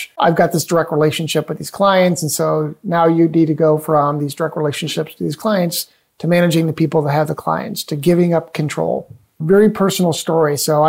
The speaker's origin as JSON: {"language": "English", "town": "Cleveland", "region": "Ohio", "country": "United States", "said": "I'm from Cleveland, Ohio."}